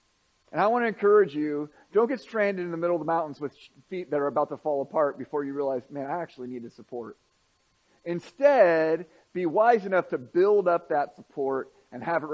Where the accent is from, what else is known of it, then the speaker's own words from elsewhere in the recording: United States; I'm American. Like, I don't need to have that with me.